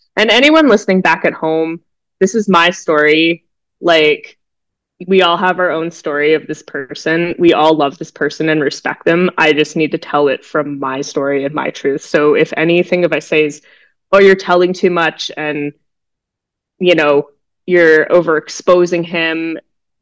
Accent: Canada; I'm just Canadian, that's why I'm apologizing.

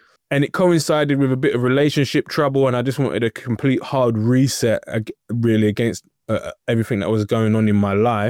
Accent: Lewisham, London, United Kingdom; I was born in Southeast London, the old Greenwich Hospital. I think it's a library now, and lived there my whole life, living in Lewisham and then moving out a little bit further.

